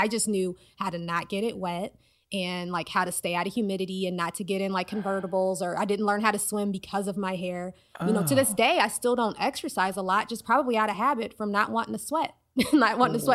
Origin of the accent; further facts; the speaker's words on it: United States; So I'm a Black woman and I grew up in the United States where highly textured hair is not seen as beautiful or professional.